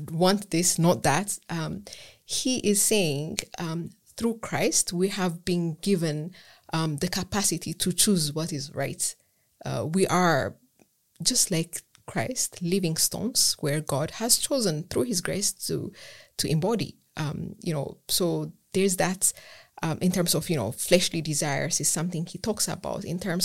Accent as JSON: {"language": "English", "country": "Ethiopia", "second_language": "English", "moved": "as an adult", "said": "I left Ethiopia. I'm from Ethiopia. I left Ethiopia to pursue undergraduate studies in Germany."}